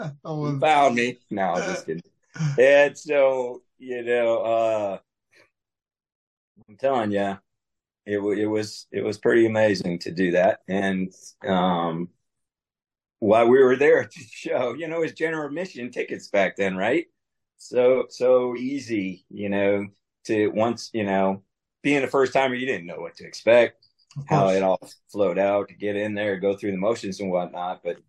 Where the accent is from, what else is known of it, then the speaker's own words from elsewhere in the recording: Sacramento, California, United States; I grew up in Sacramento, California. So the Bay Area was a couple hours away.